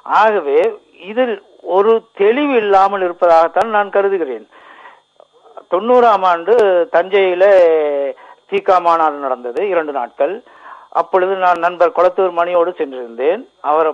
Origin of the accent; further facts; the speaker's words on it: Erode, Tamil Nadu, India; now in Germany; நான் ஜெர்மனியிலிருந்து பேசுறேன். … நான் ஈரோட்டை சேர்ந்தவன்.